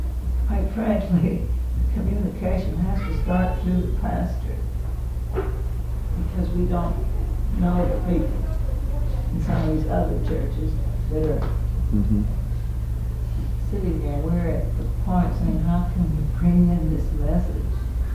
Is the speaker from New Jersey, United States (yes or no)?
no; Dallas-Fort Worth, Texas, United States; I'm from the Dallas-Fort Worth area, and there's a tremendous growth going, taking place up in here.